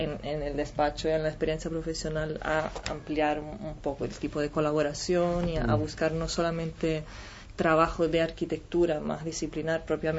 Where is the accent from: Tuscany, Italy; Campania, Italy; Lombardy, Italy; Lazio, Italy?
Tuscany, Italy; Florence; Spanish is a second language; moved away as an adult; Yo soy italiana y nada, yo llegué aquí hace 9 años ahora. Y me formé en Florencia, en realidad. Yo sí estudié toda la carrera allá en la arquitectura de Florencia